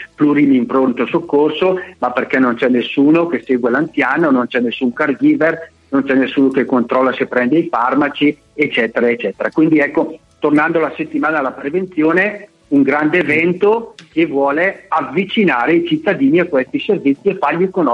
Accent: Brescia, Lombardy, Italy; Io vengo da un'altra provincia, vengo da Brescia, molto ricca di volontariato

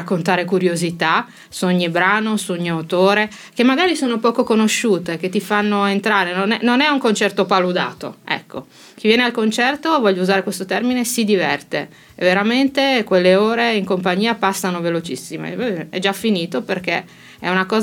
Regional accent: Sicily, Italy; now in Saronno, Italy; fra noi, cioè che appunto siamo siciliani, qui Saronno ci ha dato e noi restituiamo.

